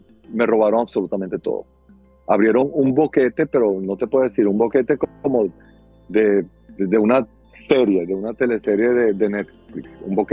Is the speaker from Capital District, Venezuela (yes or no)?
yes; Caracas, Capital District, Venezuela; yo soy de Caracas, Venezuela